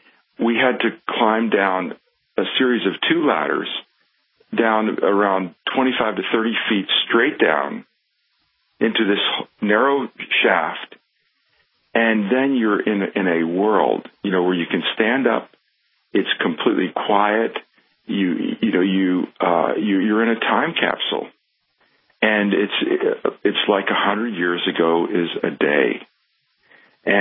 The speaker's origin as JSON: {"language": "English", "country": "United States", "said": "there was a very warm feeling towards me as an American, because the role of America in World War I was very positive."}